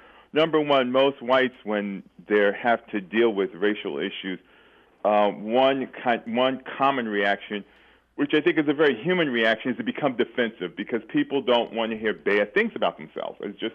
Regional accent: St. Louis, Missouri, United States; As you know, I am from St. Louis, I live only about 5 or 6 miles from Ferguson

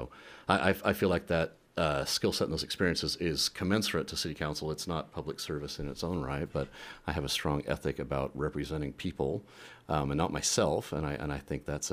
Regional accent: Homer, Alaska, United States; I grew up in Homer as a commercial fisherman

